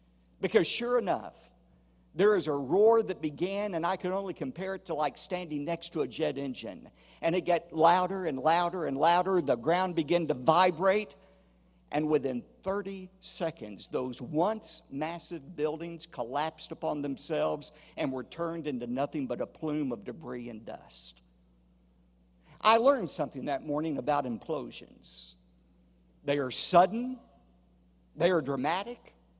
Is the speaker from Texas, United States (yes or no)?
yes; Dallas, Texas, United States; I've known her all of my life because I grew up in First Baptist Dallas, and she's been a member there all of her life as well.